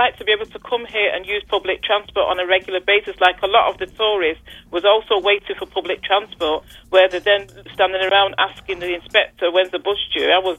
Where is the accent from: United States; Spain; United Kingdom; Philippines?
United Kingdom; England; I come from England where public transport is mandatory.